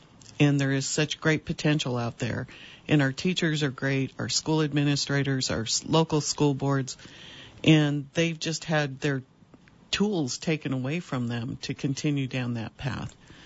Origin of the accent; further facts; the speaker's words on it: Idaho Falls, Idaho, United States; I'm from Idaho Falls, still live there.